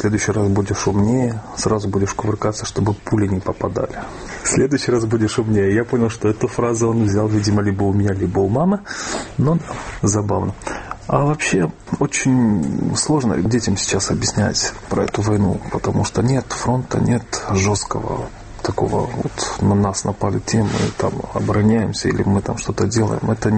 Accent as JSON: {"language": "Russian", "town": "Kharkiv", "region": "Kharkiv Oblast", "country": "Ukraine", "tie": "born or raised there", "said": "я родился в этой стране. Ну, по сути, я вырос уже в Украине. То есть я в 90-м году пошел в школу. Все мое вот время, которое я помню, оно прошло в Украине. Я ментально себя связываю, то есть могу как-то себя ассоциировать с городом, который был в Украине, Харьков"}